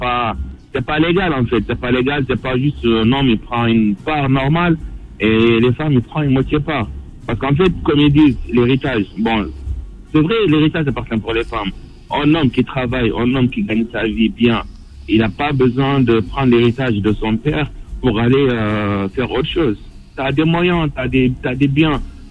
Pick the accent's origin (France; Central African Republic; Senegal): Senegal; Moi, je suis du Sénégal.